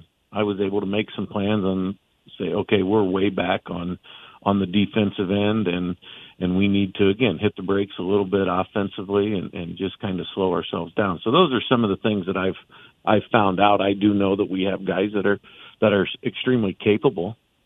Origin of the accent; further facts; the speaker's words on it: Indiana, United States; I grew up in Indiana, and that basketball out there is kind of a controlled type of game.